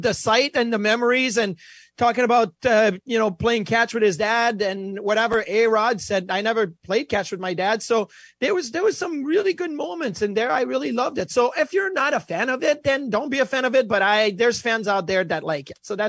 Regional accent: Quebec, Canada; I never really got to see him or hear him as an analyst because growing up in Quebec

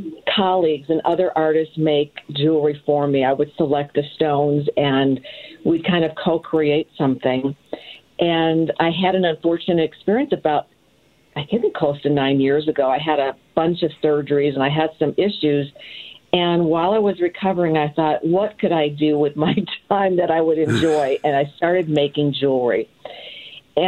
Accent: Racine, Wisconsin, United States; moved away as an adult; But I've lived here for, 40 years or so. I come from Racine, Wisconsin.

